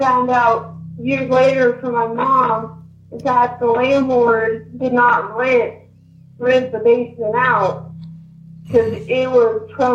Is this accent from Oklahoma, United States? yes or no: no; Kansas, United States; now in Illinois, United States; I'm calling from Illinois, but I was originally from Kansas.